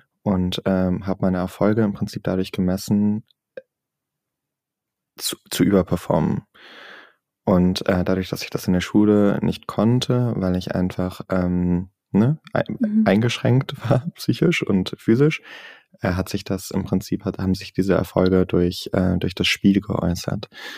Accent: Singapore; Ich bin ja in Singapur aufgewachsen.

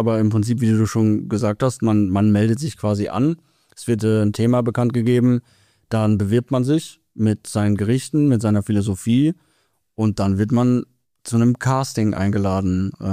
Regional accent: North Germany, Germany; Also groß geworden bin ich in Deutschland, im Norden.

